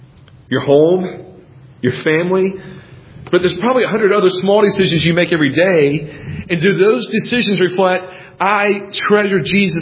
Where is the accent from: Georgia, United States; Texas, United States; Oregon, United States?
Georgia, United States; now in New Jersey, United States; I grew up in Georgia, so I probably have a better idea.